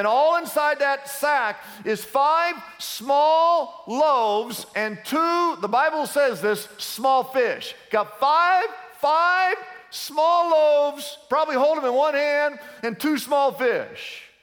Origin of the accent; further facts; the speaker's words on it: Kansas, United States; I was raised in Kansas. That's where I grew up, me and Toto.